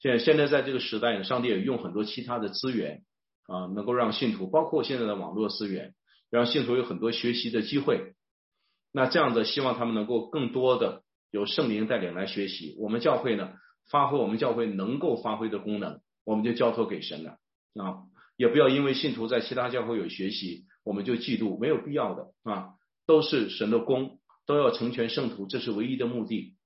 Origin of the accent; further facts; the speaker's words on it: China; 我们中国人翻译叫做信达雅啊